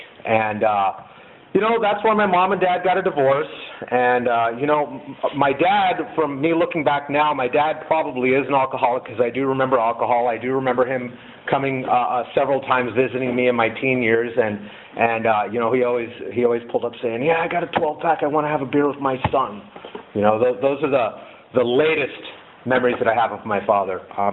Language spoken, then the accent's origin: English; Brooklyn, New York, United States; born there; I was born in Brooklyn, New York. I was born to a Christian pastor and a Christian mother.